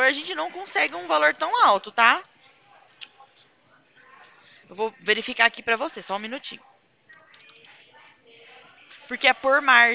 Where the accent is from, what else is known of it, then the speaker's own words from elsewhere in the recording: São Paulo, Brazil; meu DDD é 19, eu sou aqui do interior de São Paulo.